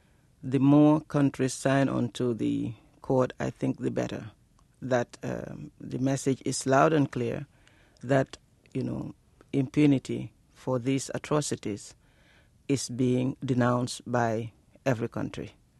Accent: Gambia; I come from the Gambia

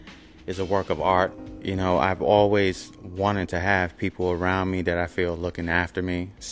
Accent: New York, United States; I'm born and raised in the South Bronx in New York.

